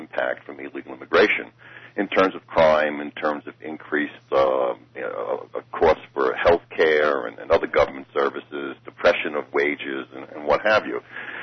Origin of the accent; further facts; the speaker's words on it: New York, United States; accent: New York; moved away as an adult; now in Fountain Hills, United States; My accent often gives me away, yes.